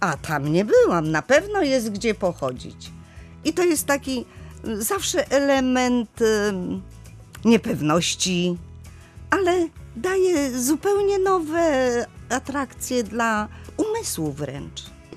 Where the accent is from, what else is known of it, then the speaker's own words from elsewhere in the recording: Pomeranian Voivodeship, Poland; born there; drugie moje miejsce to chyba serce Kaszub, gdzie się w ogóle urodziłam, bo urodziłam się na Kaszubach, wręcz na wsi.